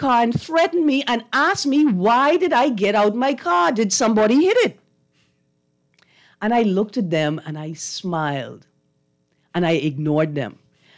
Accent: Nassau, New Providence, Bahamas; That's where I grew up on the Eastern Road.

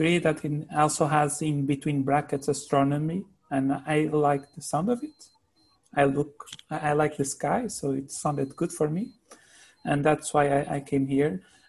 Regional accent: Vila Nova de Gaia, Norte, Portugal; English is a second language; So I'm from Vila Nova de Gaia, so just crossing the river.

